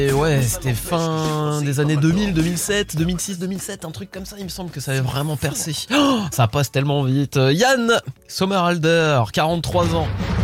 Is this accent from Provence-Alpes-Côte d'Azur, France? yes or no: yes; Nice, Provence-Alpes-Côte d'Azur, France; je viens de Nice, puis surfeur, winner.